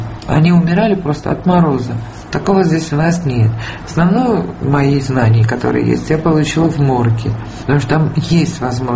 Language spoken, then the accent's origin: Russian; Georgia; moved away as an adult; now in Russia; я почему уехала из Грузии